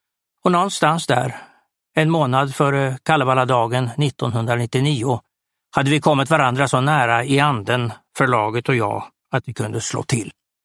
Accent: Småland, Sweden; Därtill är jag född och uppvuxen i Sverige och vill inte skriva en främmande kultur på näsan. Livet kan vara vådligt för en smålänning i Österled ändå.

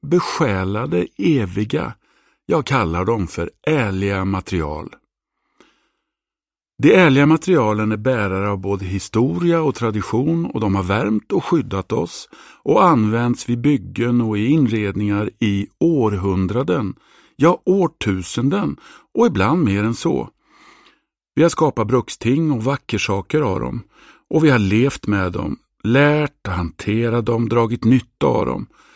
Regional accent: Degerfors, Örebro County, Sweden; pappa var järnbruksarbetare i Österrike före andra världskriget innan han emigrerade till Sverige för att arbeta som smältare på järnverket i Degerfors, där jag växte upp.

